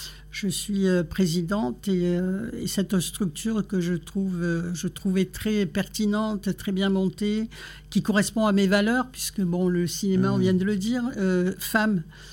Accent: Marseille, Provence-Alpes-Côte d'Azur, France; Moi je suis marseillaise, ma famille aussi, et je n'ai jamais quitté cette ville que j'aime profondément

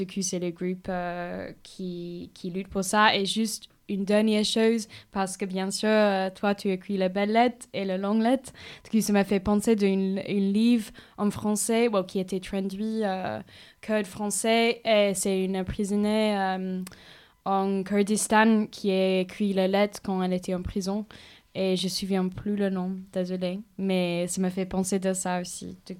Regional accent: Ireland; French is a second language; Oui, ça m'a fait penser aussi moi je viens d'Irlande

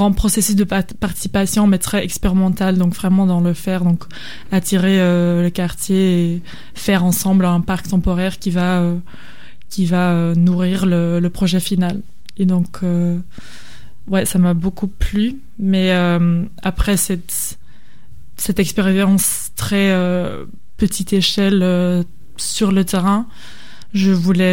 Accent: Belgium; first language Dutch; French is a second language; now in Marseille, France; parce que, comme vous l'entendez peut-être, je suis pas francophone, je suis néerlandophone de base. Je suis belge, mais néerlandophone.

